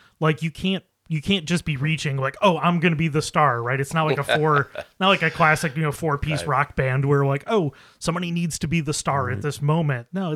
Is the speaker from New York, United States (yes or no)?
yes; Buffalo, New York, United States; Like, I grew up in the Buffalo area, and I remember you hear all about the locks